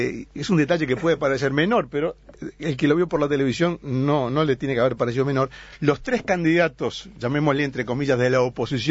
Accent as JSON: {"language": "Spanish", "country": "Uruguay", "said": "Yo me sentí orgulloso como uruguayo"}